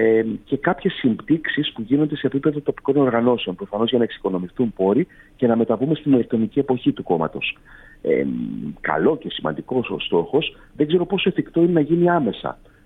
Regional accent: Crete, Greece; τον κύριο Πολάκη, που μπορεί να καταγόμαστε από την Κρήτη, αλλά έχουμε σαφέστατες διαφωνίες

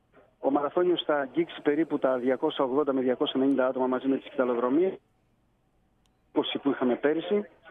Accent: Peloponnese, Greece; Εντάξει, εγώ είμαι από εδώ, το χωριό μου είναι δίπλα από τη Μεσίνη, ένα χιλιόμετρο.

